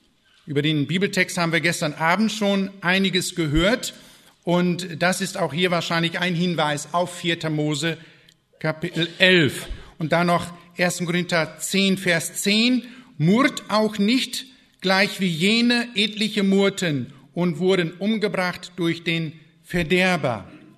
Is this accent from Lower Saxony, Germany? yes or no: yes; Lower Saxony, Germany; Ja, ich komme ja aus Ostfriesland.